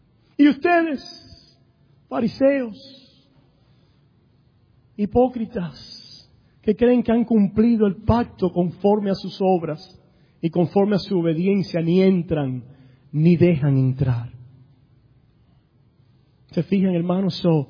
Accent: Cuba; Ahí sí puedo ser porque yo soy cubano, ¿ok?

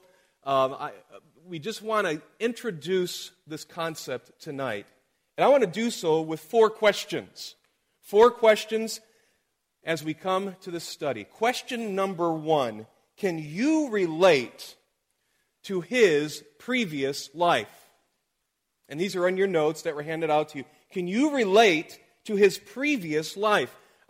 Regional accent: Michigan, United States; See, one thing your pastor seems to forget about me is that I'm from Michigan.

